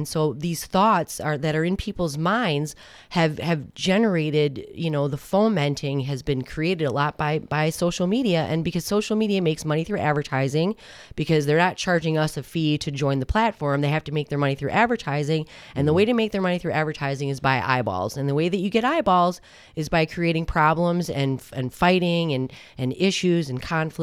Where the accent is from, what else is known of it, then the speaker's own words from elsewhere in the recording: Madison, Wisconsin, United States; also born or lived in Brooklyn; And then we moved to Madison.